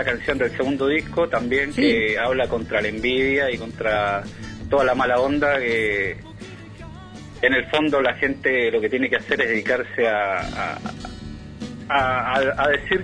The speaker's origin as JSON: {"language": "Spanish", "country": "Uruguay", "said": "Soy uruguayo, sí."}